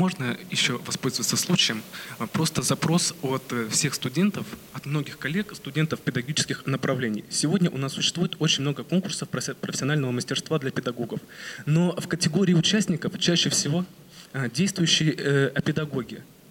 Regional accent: Magnitogorsk, Chelyabinsk Oblast, Russia; я из Челябинской области, город Магнитогорск. Обучаюсь на 4-м курсе в Магнитогорском государственном техническом университете имени Георгия Ивановича Носова.

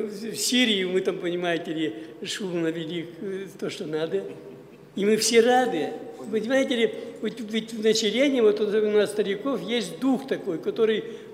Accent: Russia; Я немедленно возвратился сюда со всей семьей Ленинград. А как же так? Я россиянин.

